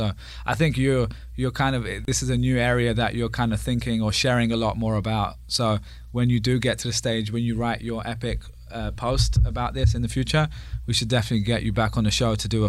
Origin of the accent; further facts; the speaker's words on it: United Kingdom; especially being a Brit when you've got the NHS